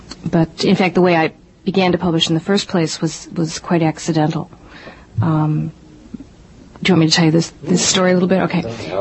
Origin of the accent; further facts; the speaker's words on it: Highland Park, Illinois, United States; I'm from Illinois, Northern Illinois, Highland Park. It's a town on the border of near, right near Lake, on Lake Michigan.